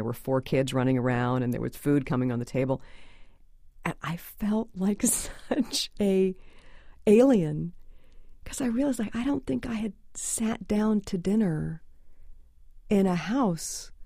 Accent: New York City, New York, United States; But most people look at me and they think I'm from Iowa, you know, and I'm from New York City.

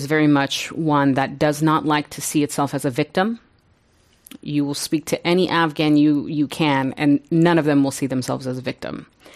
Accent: United States; one of the things that I do want to say is that as an American

